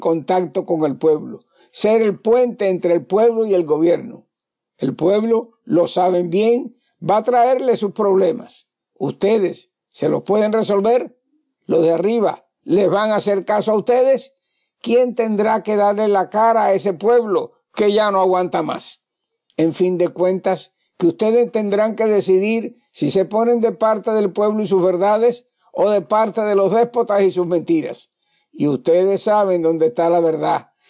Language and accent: Spanish; Cuba; porque en fin de cuentas, todos somos cubanos